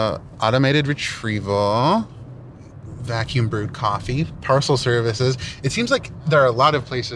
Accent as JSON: {"language": "English", "town": "Oakland", "region": "California", "country": "United States", "said": "I'm a journalist from Oakland, California."}